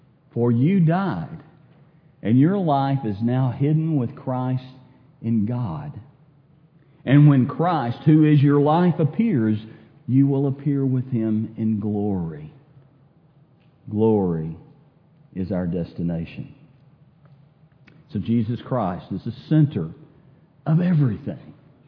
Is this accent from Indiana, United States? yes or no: no; Texas, United States; I grew up in West Texas